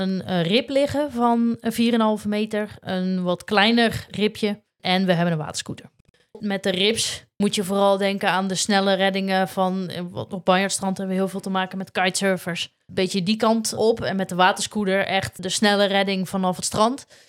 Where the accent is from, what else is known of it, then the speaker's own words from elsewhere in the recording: Zeeland, Netherlands; ik ben geboren en getogen in Zeeland. Dus ik kom van origine niet uit Limburg.